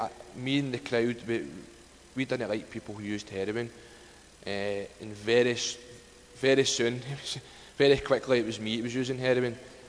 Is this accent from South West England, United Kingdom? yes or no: no; Glasgow, Scotland, United Kingdom; I'm from Glasgow, just outside Glasgow, and I'm 30 years old. And I was brought up in a loving family.